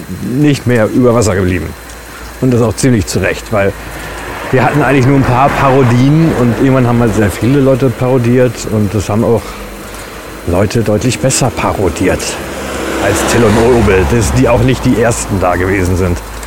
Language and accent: German; North Rhine-Westphalia, Germany; Und der kommt ja auch aus der Ecke, wo ich herkomme. Also der wohnt weiterhin in Emstetten. Das ist nicht weit von Ibbenbüren entfernt.